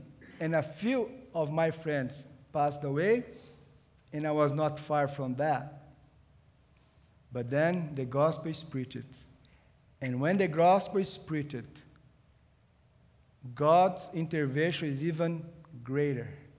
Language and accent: English; Canada; I know I'm Canadian, but I'm not only Canadian.